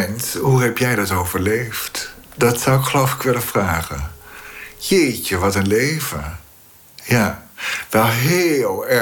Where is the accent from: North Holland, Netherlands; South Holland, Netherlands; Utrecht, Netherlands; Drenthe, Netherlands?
Utrecht, Netherlands; Ik woonde altijd in Utrecht als kind. En dan gingen we naar de doopsgezinde kerk op zondag.